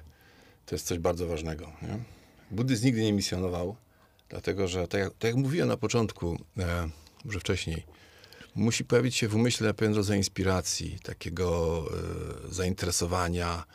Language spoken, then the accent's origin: Polish; Gliwice, Silesian Voivodeship, Poland; Ja pochodzę ze Śląska, z Gliwic, z takiej klasycznej śląskiej katolickiej rodziny.